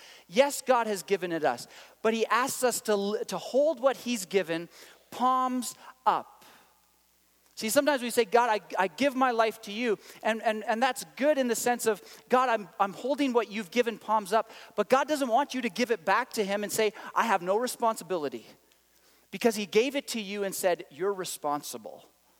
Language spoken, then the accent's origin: English; Canada; And this might be weird for you because we're Canadian and we're at Mount Olive.